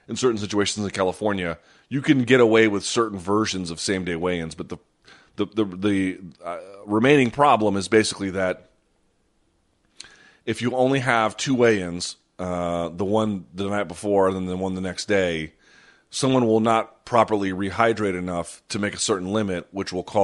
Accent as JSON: {"language": "English", "town": "New Delhi", "region": "Delhi", "country": "India", "tie": "born there", "said": "But, yes, I was born in New Delhi, India. My sister was born in Beirut, and my brother was born in Paris. All of us, all over the world."}